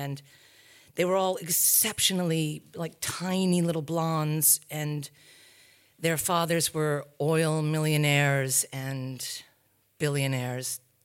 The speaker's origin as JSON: {"language": "English", "region": "New England", "country": "United States", "tie": "born there", "said": "I was born in New England, in a small New England, very bucolic, beautiful New England town, prep school."}